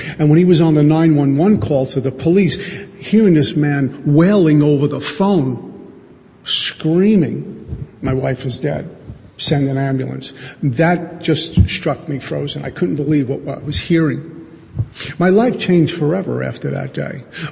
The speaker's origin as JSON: {"language": "English", "town": "Brooklyn", "region": "New York", "country": "United States", "tie": "born or raised there", "said": "Growing up in Brooklyn, my hero that summer went from like Mickey Mantle to like Al Pacino by the end of the night."}